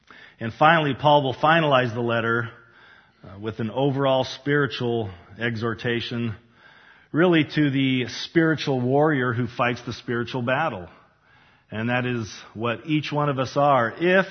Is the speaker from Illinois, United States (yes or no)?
no; Utah, United States; When I was growing up, she used to tell me a story because, you know, we come from Utah. There's a ton of Mormons there.